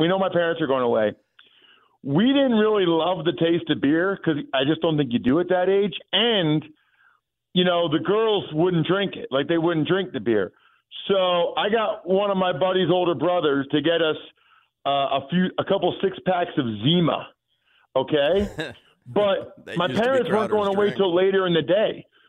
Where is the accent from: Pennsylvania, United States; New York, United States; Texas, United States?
Pennsylvania, United States; Reading; so I was from Reading, Pennsylvania, way before I went to Princeton when I was 18 years old, right?